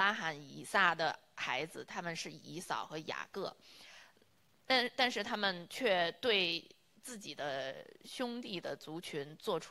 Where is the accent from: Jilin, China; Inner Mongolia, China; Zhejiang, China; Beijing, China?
Beijing, China; 我是个北京人，但是我就是没怎么去过故宫，总是去后面的景山。